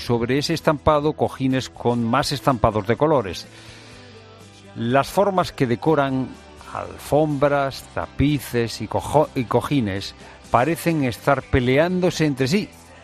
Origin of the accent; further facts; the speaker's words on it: Italy; Spanish is a second language; Sí, sí, y con dificultad, siendo italiano, sí.